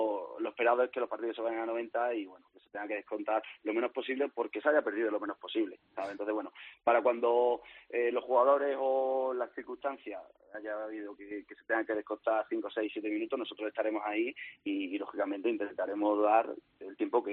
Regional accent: Don Benito, Extremadura, Spain; Bueno, yo soy de Don Benito

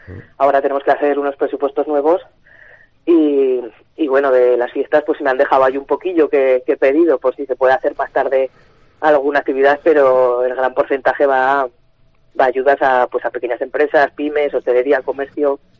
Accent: Tudela, Navarre, Spain; somos tudelanos, navarros y españoles

